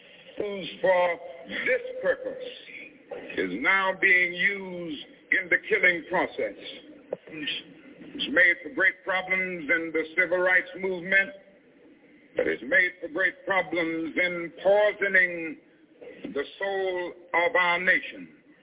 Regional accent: United States; I am an American, and like the prophets of old who spoke to Israel

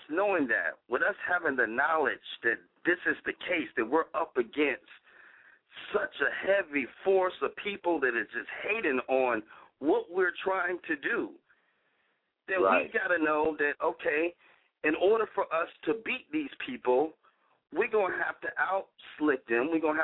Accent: Miami, Florida, United States; I'm originally from Miami, so I was there during that whole movement

